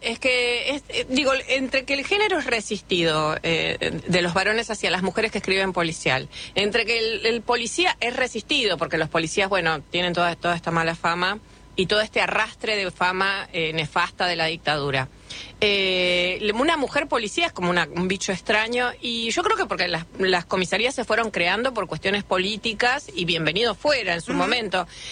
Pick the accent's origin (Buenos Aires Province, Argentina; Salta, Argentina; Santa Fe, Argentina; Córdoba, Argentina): Santa Fe, Argentina; Rosario; Soy rosarina, pero vivo acá hace 22 años.